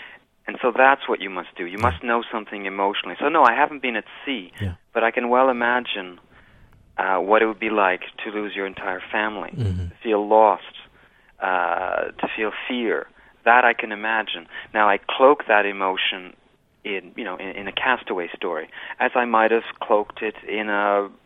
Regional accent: Quebec, Canada; I must tell you, I'm from Quebec

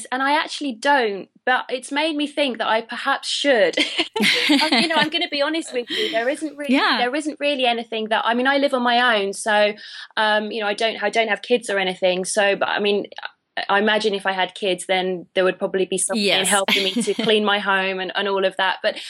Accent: United Kingdom; as you can tell from my accent, I'm a Brit, but I'm actually in Los Angeles right now

